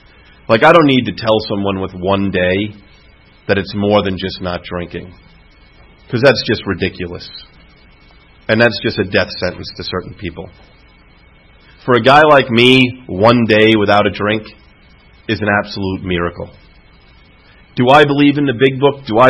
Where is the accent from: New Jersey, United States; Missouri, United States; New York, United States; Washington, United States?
New York, United States; You know, the guys that I looked up to where I grew up in New York, they basically had 3 things that I liked about them.